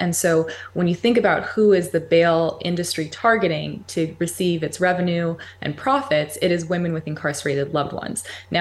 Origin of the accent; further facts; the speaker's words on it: Los Angeles, California, United States; I am from Los Angeles.